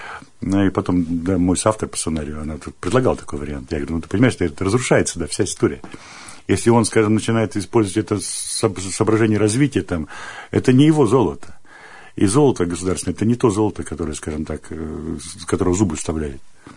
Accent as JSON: {"language": "Russian", "region": "Kemerovo Oblast", "country": "Russia", "tie": "born there", "lives_now": "Tomsk, Russia", "said": "Я родился в Кузбассе, учился в Кемерово. Потом приехал в Томск, с Томска был призван в армию, вернулся я опять в Томск"}